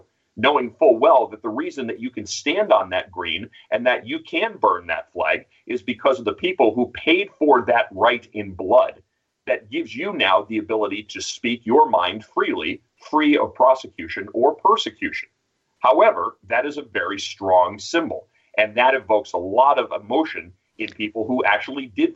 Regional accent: United States; It's my right as an American, and I choose to exercise that right.

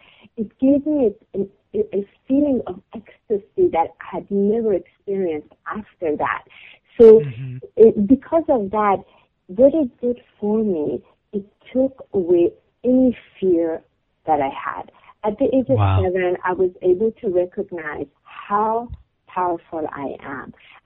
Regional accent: Iran; I come from Iran

